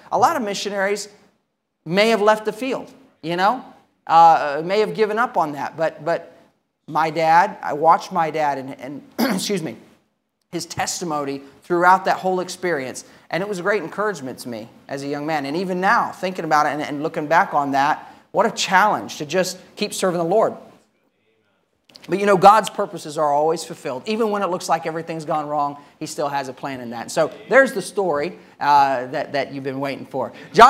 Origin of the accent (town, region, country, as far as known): Thailand; born or raised there